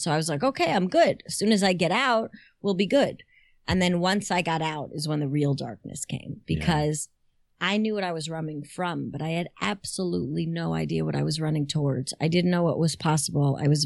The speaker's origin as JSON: {"language": "English", "country": "United States", "tie": "born or raised there", "said": "Ultimate Stepford wife in a small Jewish community that I grew up in right outside of New York City."}